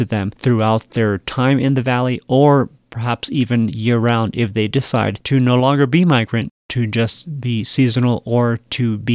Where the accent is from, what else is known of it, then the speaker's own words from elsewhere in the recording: Miami, Florida, United States; now in Colorado, United States; Originally, I was born and raised in Miami, Florida. So I moved out to Colorado in 1996 with my family.